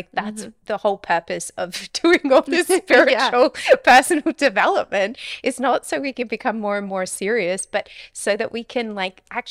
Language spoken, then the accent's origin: English; Australia; I always hesitate over the name because I'm Australian, so my pronunciation isn't always correct.